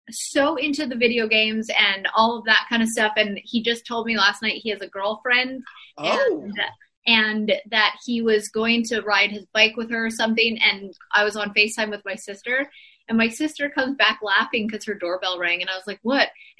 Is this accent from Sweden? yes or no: no; Canada; now in Nashville, United States; I'm from Canada, so I understand the winter of everything.